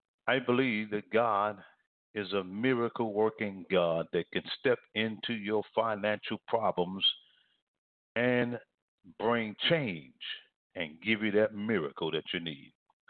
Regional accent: Philadelphia, Pennsylvania, United States; I never forget, in the city of Philadelphia, Pennsylvania, I was living there. That's my hometown.

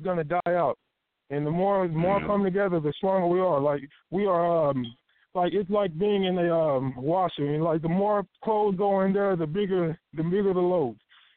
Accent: Texas, United States; I'm from Texas. You know, I come from the bottom.

